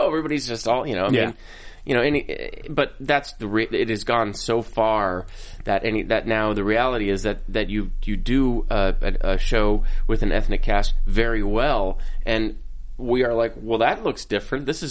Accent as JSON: {"language": "English", "region": "Minnesota", "country": "United States", "said": "I'm from Minnesota, for crying out loud."}